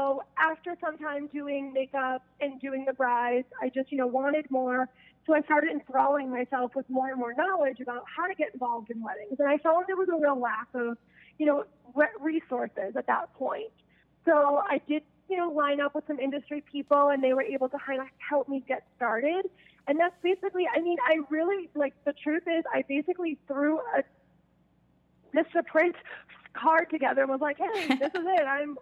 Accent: Belmont, Massachusetts, United States; So I am originally from the Boston area. I'm in the suburb of like Belmont, which is only like 15 minutes away from the city.

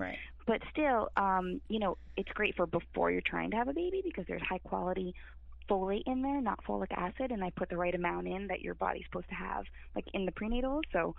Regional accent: Fair Lawn, New Jersey, United States; I am not from New York. I'm back actually in my hometown right now, Fairlawn, New Jersey.

